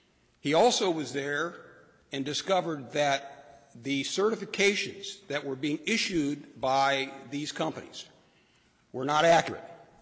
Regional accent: Cincinnati, Ohio, United States; I'm from Cincinnati, Ohio

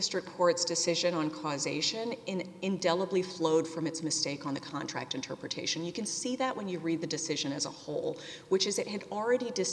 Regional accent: New York, United States; And I'm from New York, I'm trying not to talk too fast.

